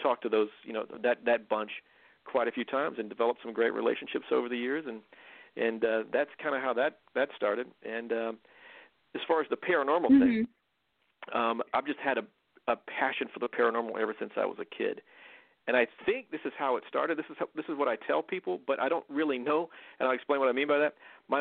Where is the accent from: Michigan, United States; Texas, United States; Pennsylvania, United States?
Texas, United States; started off in Texas, little kid growing up in Texas, and somehow I got the bug for radio